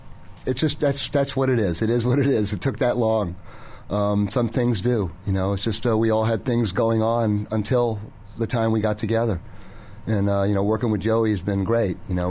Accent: Connecticut, United States; moved away as an adult; now in Cape Cod, United States; I was like 24 at the time, and I moved to Cape Cod from Connecticut.

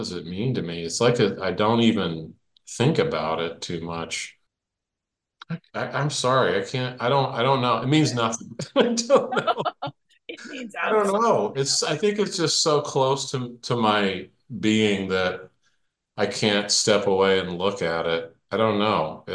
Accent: Arkansas, United States; moved away as an adult; also born or lived in St. Louis; I grew up in Arkansas and in a sort of a small college town, and there was nobody had a band.

